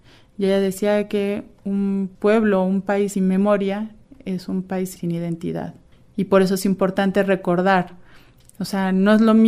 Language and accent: Spanish; Mexico; como mexicana, porque soy mexicana también, tengo mi nacionalidad mexicana